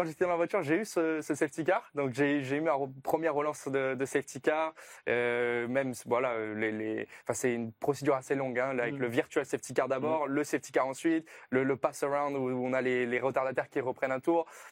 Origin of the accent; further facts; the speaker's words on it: France; Et je pense que c'est en tant que Français